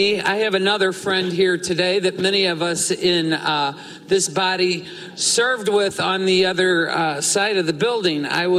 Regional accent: Spanish Lake, Missouri, United States; That's where I grew up in Spanish Lake.

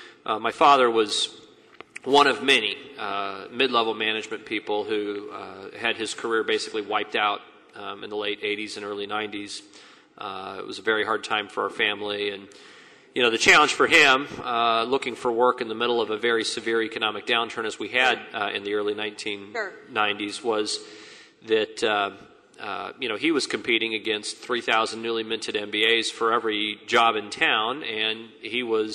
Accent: Kansas City, Missouri, United States; Well, I grew up in Kansas City and still love it very much.

